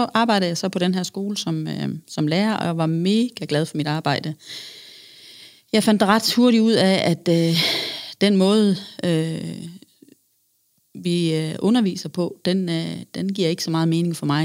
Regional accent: Thyholm, Central Denmark Region, Denmark; now in Holstebro, Denmark; Vi er lavet for, 7 år siden et miljøskifte. Vi kommer fra Thyholm, nærmere bestemt.

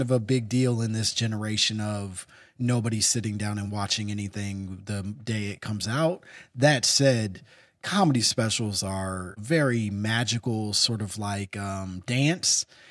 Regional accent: Chicago, Illinois, United States; I grew up in Chicago.

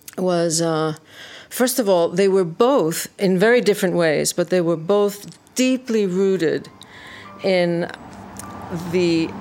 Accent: New York, United States; Yes, I was born and raised in New York. My parents were both Greek from Thessaloniki

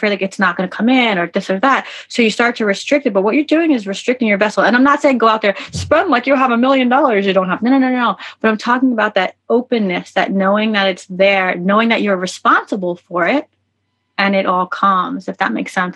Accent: New York, United States; I'm a New Yorker.

